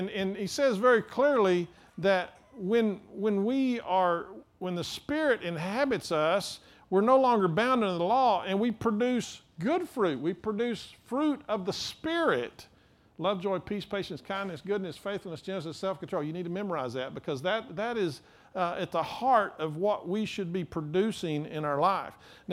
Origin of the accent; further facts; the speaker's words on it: Winters, Texas, United States; born there; So I remember when I was growing up, I was born in Winters, Texas. Any Winters blizzards in the house?